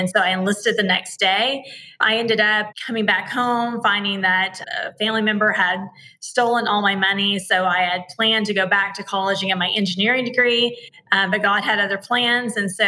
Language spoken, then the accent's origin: English; Oklahoma, United States; So mine started, I grew up really poor in Eastern Oklahoma, and I worked at the local grocery store